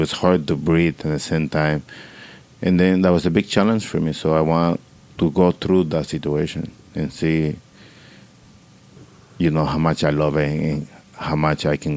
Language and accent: English; Dominican Republic; English is a second language; Yes, I'm from Dominican Republic.